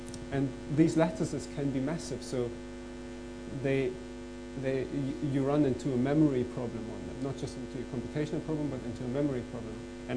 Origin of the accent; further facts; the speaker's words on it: Germany; given I grew up in East Germany, so we were kind of in short supply there.